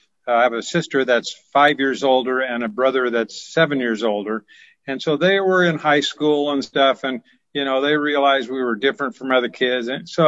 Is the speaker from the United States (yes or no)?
yes; Dallas, Oregon, United States; born there; But yes, I was born in Dallas, Oregon, and on my father's side, a lot of Mennonites.